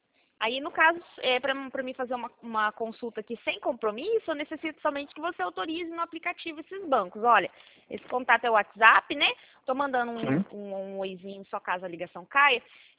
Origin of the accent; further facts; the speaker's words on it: São Paulo, Brazil; Eu sou de São Paulo